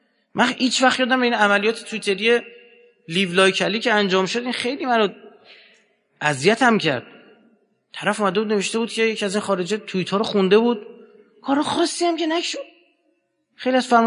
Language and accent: Persian; Iran